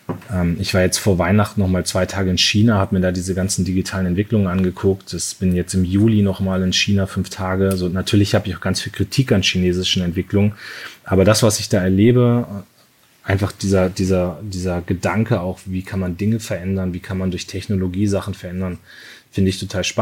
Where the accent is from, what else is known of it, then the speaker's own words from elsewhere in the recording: Munster, Lower Saxony, Germany; also born or lived in Soltau; ich bin in Soltau geboren, in Munster, also nicht Münster, sondern Munster aufgewachsen, in Lüneburger Heide